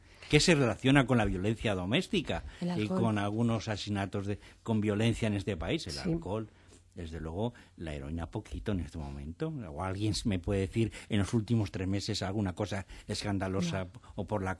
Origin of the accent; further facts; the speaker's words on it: Spain; yo soy español, me he movido en todo el mundo